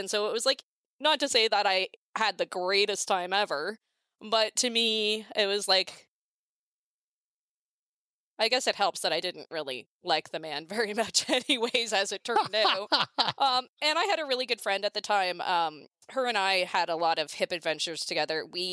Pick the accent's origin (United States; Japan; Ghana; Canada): Canada; Lion's Head, Ontario; because that's close to where I grew up, right? Like, I grew up in Lion's Head.